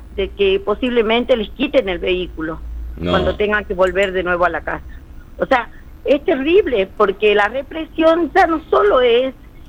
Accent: Salta, Argentina; sucedió, gracias a Dios, que soy parte de Salta, mi Salta, la linda, y sucedió acá

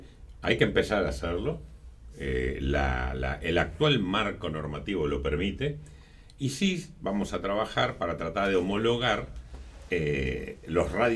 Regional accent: Almirante Brown, Buenos Aires Province, Argentina; trabajaba primero en el Consejo Deliberante de Almirante Brown, mi pueblo

